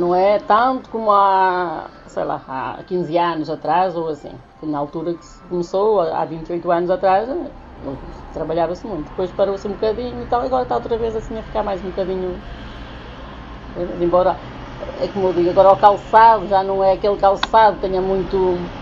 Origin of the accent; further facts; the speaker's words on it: Paço de Sousa, Norte, Portugal; Sou daqui de Passo Sousa.